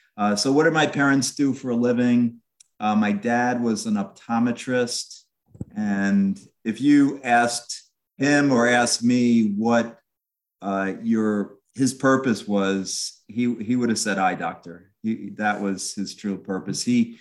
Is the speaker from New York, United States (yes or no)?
yes; New York, United States; despite the fact that I grew up on Long Island, I was a big New York Yankee fan.